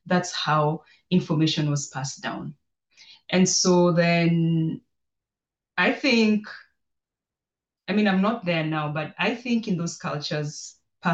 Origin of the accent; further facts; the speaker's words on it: Kenya; born there; I was born in Kenya, I'm an African, I'm interested in African cultures a lot.